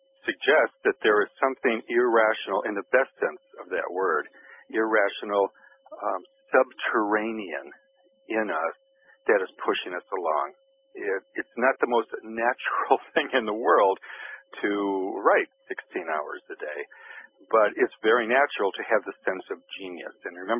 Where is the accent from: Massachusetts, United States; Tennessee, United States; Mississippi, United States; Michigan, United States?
Michigan, United States; Detroit; No, but I loved Motown growing up in Detroit.